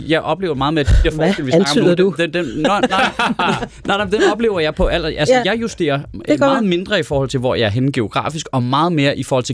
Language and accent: Danish; West Jutland, Denmark; der er vi fra Vestjylland.